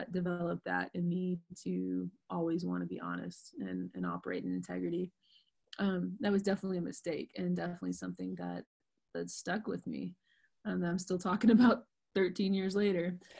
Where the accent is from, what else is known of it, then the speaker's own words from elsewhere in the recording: the South, United States; accent: Southern; I don't know if my Southern accent like let that come out right.